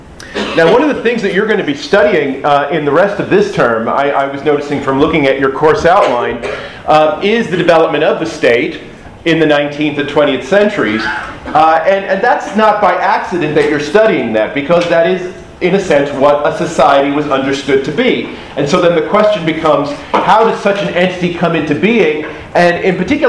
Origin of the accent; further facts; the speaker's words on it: United States; now in United Kingdom; Okay, and you know, I'm from the United States